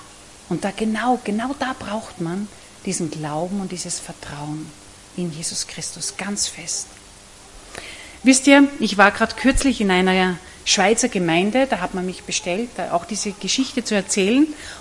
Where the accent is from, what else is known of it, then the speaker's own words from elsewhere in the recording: Salzburg, Austria; now in Gaißau, Austria; Ich komme aus Vorarlberg, das kennt ihr wahrscheinlich, aus dem Ländle. Meine Sprache ist nicht vorarlbergerisch, ich komme aus Salzburg. Aber ich lebe 35 Jahre in Vorarlberg und ich lebe direkt im äußersten Westen, das heißt in Geissau, das direkt an der deutschen Grenze ist.